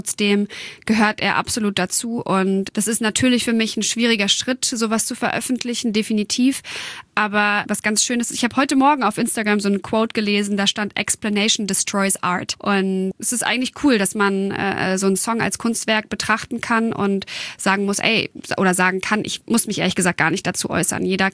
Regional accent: Hanover, Lower Saxony, Germany; Ich mag Hannover total gerne. Und es ist meine Heimat.

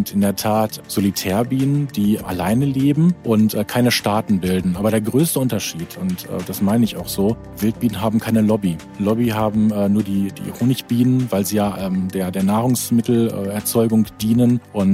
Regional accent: North Rhine-Westphalia, Germany; Und ich bin aufgewachsen in Ostwestfalen-Lippe und als die Kinder dann da waren, galt es dann wieder zurückzukehren zu diesen Wurzeln

